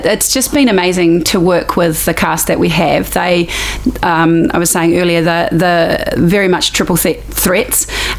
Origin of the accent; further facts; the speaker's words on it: Tauranga, Bay of Plenty, New Zealand; also born or lived in Christchurch; Okay, so I am originally from up north. I grew up in Tauranga, but I moved in the mid to late 90s down to Christchurch